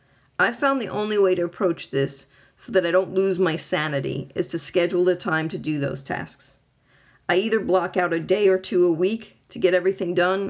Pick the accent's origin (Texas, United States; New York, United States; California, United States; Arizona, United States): New York, United States; I'm a New Yorker who doesn't deal with these things well on a good day.